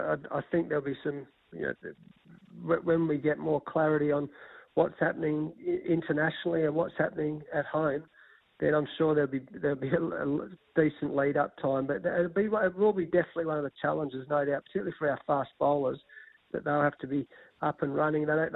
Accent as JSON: {"language": "English", "country": "Australia", "said": "as a past player and a cricket lover and just as an Australian. So I've lived all through"}